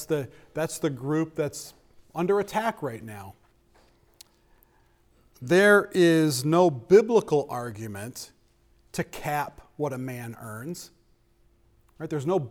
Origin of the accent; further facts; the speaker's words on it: United States; it is a heart issue, especially for us as American.